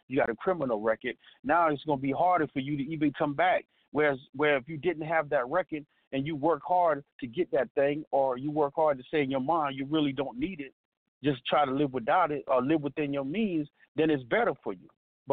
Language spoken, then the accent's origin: English; South Carolina, United States; I was like, you know, I grew up in South Carolina